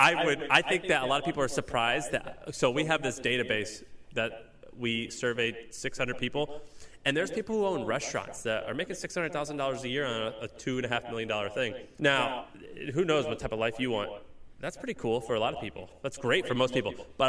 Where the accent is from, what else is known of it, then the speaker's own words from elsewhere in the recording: Missouri, United States; I'm from Missouri